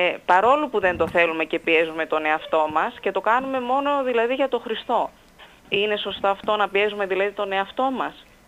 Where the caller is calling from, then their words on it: Kozani, Western Macedonia, Greece; είμαι, από Κοζάνη.